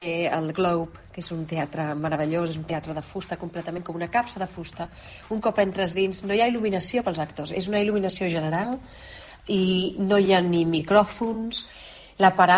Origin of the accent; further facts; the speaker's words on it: Catalonia, Spain; first language Catalan/Spanish; I la meva llengua materna és el català i el castellà. Veus, faig una espècie de barreja ben estranya.